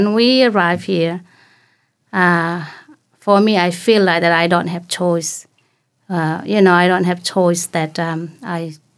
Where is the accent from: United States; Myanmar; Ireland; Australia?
Myanmar; English is a second language; now in Nelson, New Zealand; I come from Myanmar. Mm-hmm. I arrived in Nelson 2007.